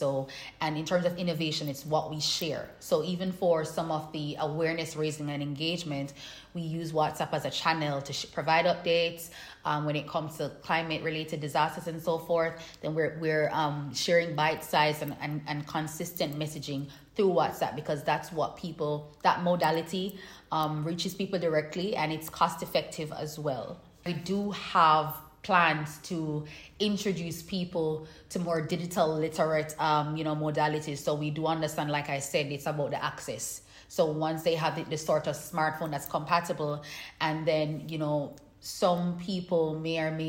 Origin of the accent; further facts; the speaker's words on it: Jamaica; and I'm from Jamaica.